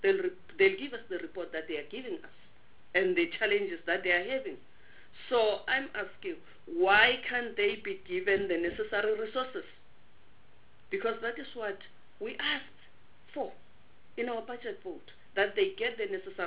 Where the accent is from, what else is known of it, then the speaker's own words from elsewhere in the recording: Mpumalanga, South Africa; I'm from Mpumalanga.